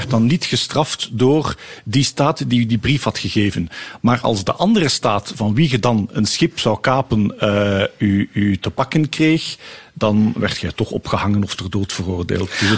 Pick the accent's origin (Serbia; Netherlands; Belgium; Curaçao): Belgium; Dus wij konden als Belg die drugshandelaar niet arresteren.